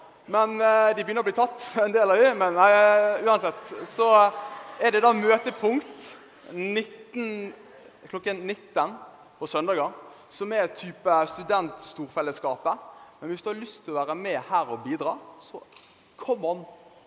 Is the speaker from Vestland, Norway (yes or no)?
yes; Bergen, Vestland, Norway; er 23 år, blir snart 24, og jeg kommer fra der du hører jeg kommer fra. Jeg kommer fra Bergen